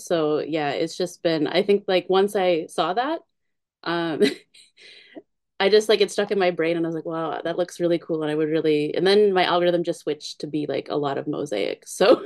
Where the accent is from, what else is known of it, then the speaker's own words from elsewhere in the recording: Indiana, United States; like, I'm originally from Indiana